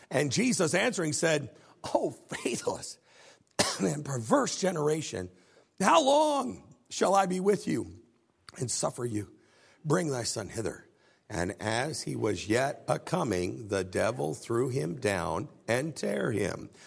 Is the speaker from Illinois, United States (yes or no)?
yes; Illinois, United States; I think I'm from Illinois, and that's what we say.